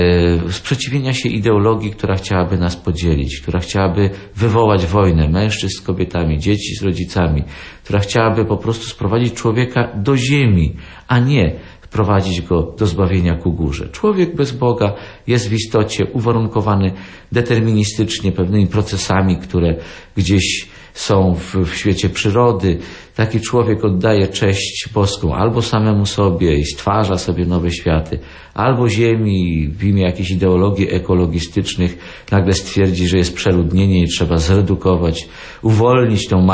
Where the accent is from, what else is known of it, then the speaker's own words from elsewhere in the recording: Subcarpathian Voivodeship, Poland; ludzi z moich stron rodzinnych Podkarpacia